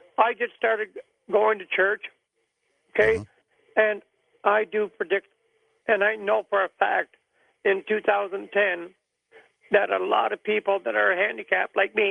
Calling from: London, Ontario, Canada; I'm calling from London, Ontario.

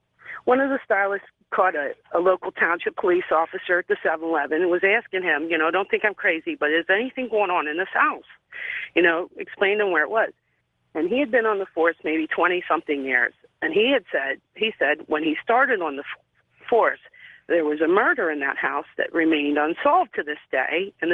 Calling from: Harrisburg, Pennsylvania, United States; I'm calling from Harrisburg, Pennsylvania.

